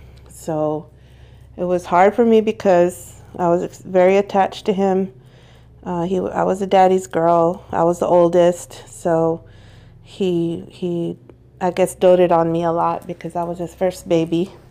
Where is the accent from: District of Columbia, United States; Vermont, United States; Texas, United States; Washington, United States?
Texas, United States; I'm from North Texas